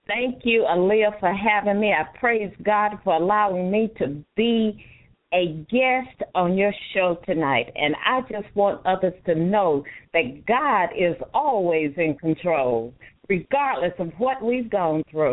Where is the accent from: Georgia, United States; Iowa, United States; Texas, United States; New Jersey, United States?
Georgia, United States; Macon; now in DeKalb County, United States; I am a native Georgian. I was born and reared in Central Georgia in Macon.